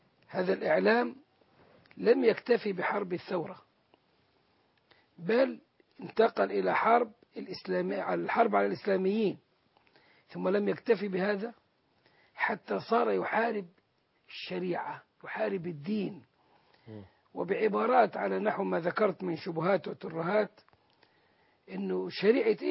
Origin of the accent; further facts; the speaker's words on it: Egypt; إحنا كشعب مصري